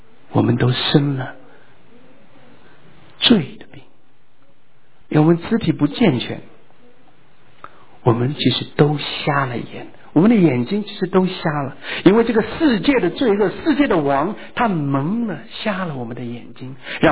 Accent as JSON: {"language": "Chinese", "country": "China", "said": "我们说我们中国人很喜欢吃"}